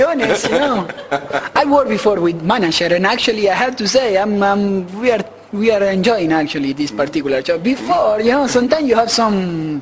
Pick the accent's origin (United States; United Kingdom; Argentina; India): Argentina; I'm from Argentina.